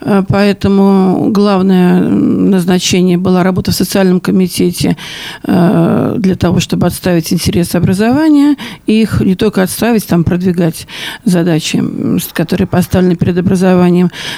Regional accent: Pskov, Pskov Oblast, Russia; Я псковичка. Я родилась и живу в Пскове. Я работаю в школе всю свою жизнь. Никогда не работала ни в каких других регионах. Работала все время только в Пскове, в Псковской области.

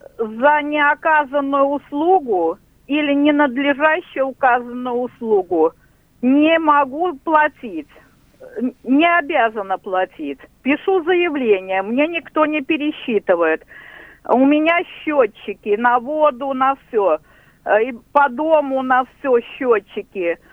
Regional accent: Poltava Oblast, Ukraine; born there; Так уж случилось, что я родилась

